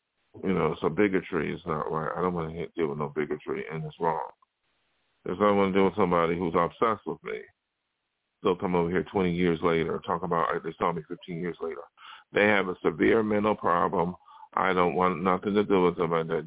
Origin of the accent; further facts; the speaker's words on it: New York, United States; You know, like I'm come from New York State, which is traditionally a very open-minded state.